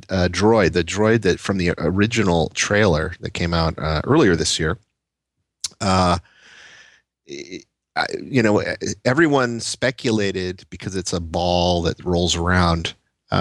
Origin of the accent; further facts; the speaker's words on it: California, United States; they had a big convention in Anaheim, near where I grew up in California.